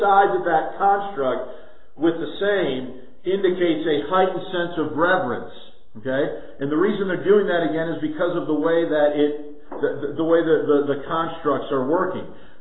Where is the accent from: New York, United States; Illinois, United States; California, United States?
Illinois, United States; Chicago; So I'm from Chicago, but I'm not currently of Chicago.